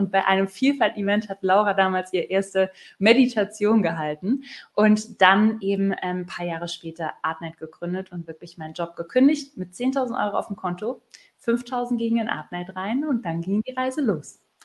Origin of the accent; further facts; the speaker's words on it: Baden-Württemberg, Germany; Ich bin mit meiner Mama aufgewachsen in der Kneipe, die hieß Oli Mühle auf der Schwäbischen Alb.